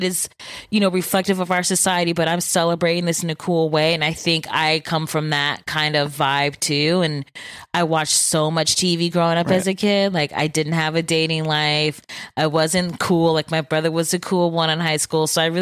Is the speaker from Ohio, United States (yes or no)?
yes; Bedford Heights, Ohio, United States; also born or lived in Solon, Ohio; I grew up in Bedford Heights and then moved to Solon for high school. But then I went to Gilmore Academy, but I lived in Solon.